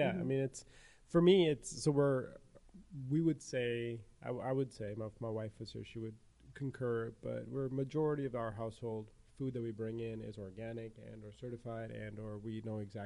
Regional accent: India; born there; moved away; I'm Indian. I was born in India.

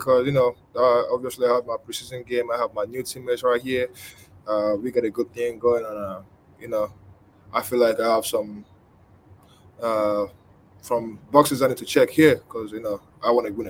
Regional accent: Nigeria; I grew up in Nigeria. I didn't know nothing about basketball.

